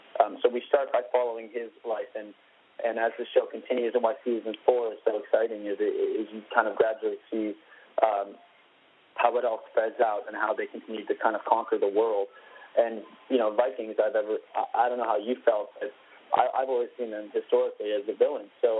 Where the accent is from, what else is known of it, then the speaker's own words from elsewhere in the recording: Vancouver, British Columbia, Canada; I'm from Vancouver, Canada, so I am obviously used to the cold.